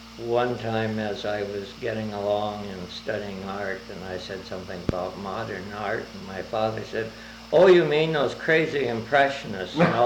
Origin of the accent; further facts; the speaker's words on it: Cosmopolis, Washington, United States; born there; Well, I was born in Cosmopolis, Washington